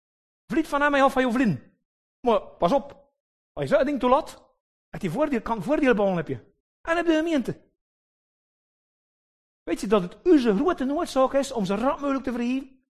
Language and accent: Dutch; Flanders, Belgium; Maar wat zeggen we soms als Vlaming?